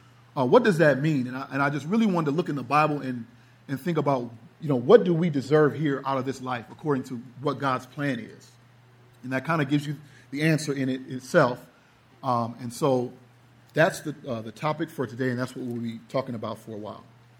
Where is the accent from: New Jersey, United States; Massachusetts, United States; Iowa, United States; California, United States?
California, United States; also born or lived in Florida; I grew up in California in the Bay Area, moved to Florida, was going to school there and was working